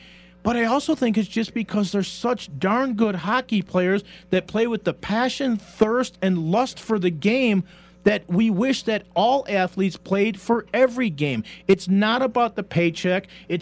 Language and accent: English; Chicago, Illinois, United States; I'm from Chicago, I know a ton of Blackhawk fans that are now Golden Knights fans.